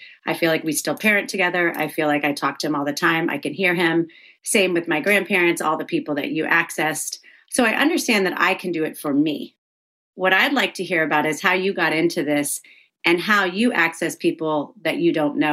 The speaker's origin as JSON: {"language": "English", "region": "the South", "country": "United States", "tie": "born or raised there", "said": "it's interesting because I grew up in the South, so a lot of my friends are very strong Christians"}